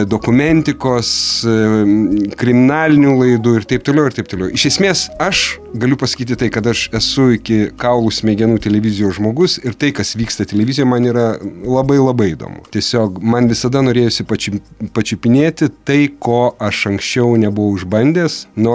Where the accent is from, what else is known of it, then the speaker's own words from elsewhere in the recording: Samogitia, Lithuania; šiaip aš nesu dzūkas, aš esu žemaitis